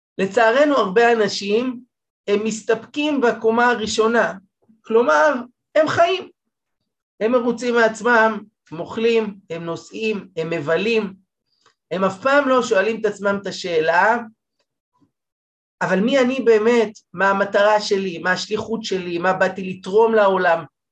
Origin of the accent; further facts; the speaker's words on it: Jerusalem, Jerusalem District, Israel; כילד גדלתי בירושלים